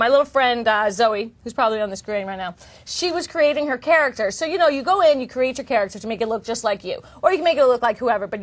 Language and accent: English; New York, United States; So I already know, because I'm from New York, I go to Disney World all the time